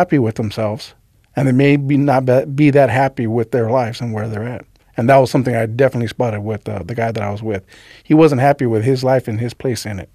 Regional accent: La Puente, California, United States; I grew up in San Gabriel Valley. I grew up in La Puente.

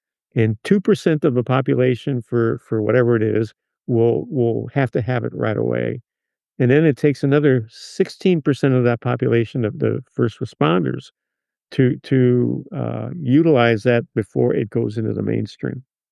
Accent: Cuba; I'm doing what my grandfather did. I grew up in Cuba

